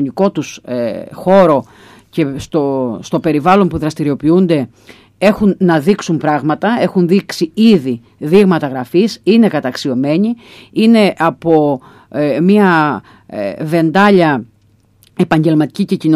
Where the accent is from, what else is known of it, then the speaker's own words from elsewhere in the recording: Heraklion, Crete, Greece; είμαστε άνθρωποι, που γεννηθήκαμε στο Ηράκλειο, μεγαλώσαμε στο Ηράκλειο, ζούμε στο Ηράκλειο μετά από επιλογή μας